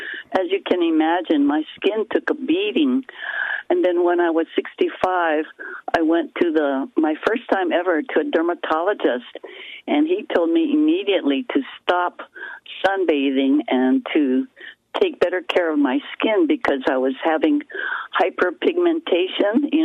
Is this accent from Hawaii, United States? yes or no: yes; Hawaii, United States; You know, having been born and raised in Hawaii, the tropics where it's always, well, most of the time it's always sunny.